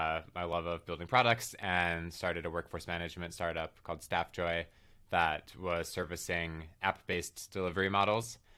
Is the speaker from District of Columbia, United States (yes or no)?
no; Ohio, United States; So I grew up in Ohio, went to school in Missouri